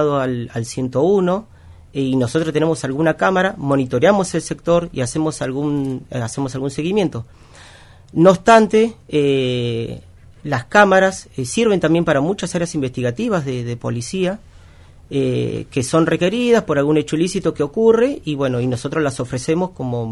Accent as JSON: {"language": "Spanish", "region": "Tierra del Fuego", "country": "Argentina", "said": "Yo soy fueguino y esto es una ciudad que ha crecido mucho."}